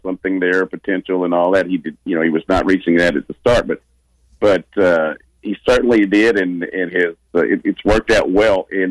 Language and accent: English; Newport, Arkansas, United States; I grew up in just outside of Newport and went to tons of Arkansas State games